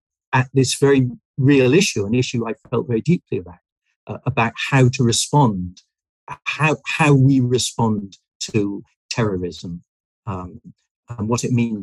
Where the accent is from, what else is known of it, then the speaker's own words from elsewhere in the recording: United Kingdom; being a British person in America, was a really particular experience during those things, because there was a lot of nationalism and flag waving and so on that I felt I couldn't quite identify with because I was a foreigner.